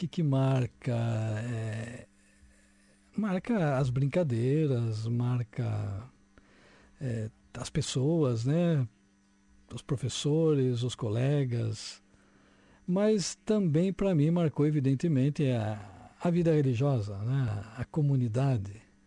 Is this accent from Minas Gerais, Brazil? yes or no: no; Santa Bárbara, São Paulo, Brazil; born there; nasci em São Paulo, no interior de São Paulo. É uma cidade que se chama Santa Bárbara, a 140 quilômetros da cidade de São Paulo. E ali eu nasci, os meus pais, pai de origem portuguesa, né … mãe de origem italiana.